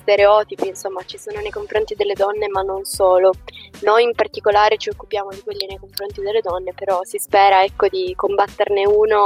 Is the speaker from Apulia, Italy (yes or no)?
yes; Brindisi, Apulia, Italy; now in Turin, Italy; non sono di Torino, sono di Brindisi, quindi sono una studentessa fuorisede che non rinuncia a stare comunque a Torino nonostante la situazione.